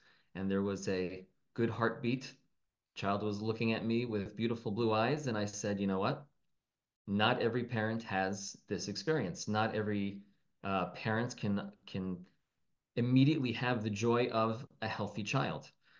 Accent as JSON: {"language": "English", "town": "Baltimore", "region": "Maryland", "country": "United States", "tie": "born or raised there", "lives_now": "Adamstown, United States", "said": "And when I was growing up in Baltimore, you saw there were a lot of teenagers, people my own age, who were very, very involved in things like Yachad"}